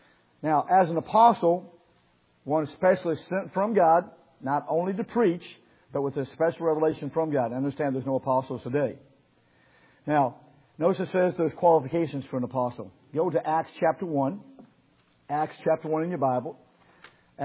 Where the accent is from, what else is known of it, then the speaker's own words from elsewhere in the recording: Secaucus, Missouri, United States; I'm, 57 years old. I'm married. I have 4 kids, 8 grandkids. I grew up in Secaucus, Missouri.